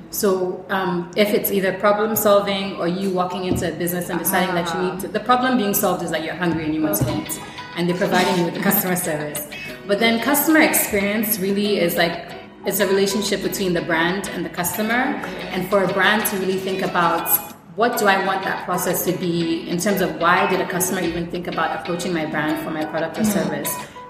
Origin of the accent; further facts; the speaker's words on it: Ghana; also born or lived in Syria / Israel; I'm full Ghanaian. I was born in Syria.